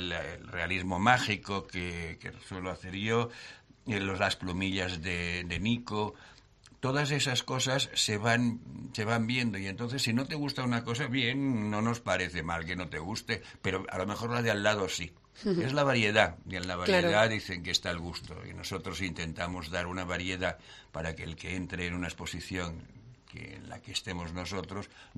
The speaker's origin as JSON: {"language": "Spanish", "region": "Catalonia", "country": "Spain", "moved": "yes", "lives_now": "Cuenca, Spain", "said": "Bueno, yo realmente soy catalán, pero llevo en... Bueno, ya no sé lo que soy... porque llevo ya en Cuenca..."}